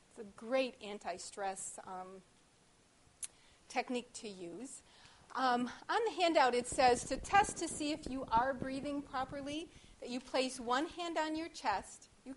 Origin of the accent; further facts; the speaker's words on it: New York, United States; I'm from New York State.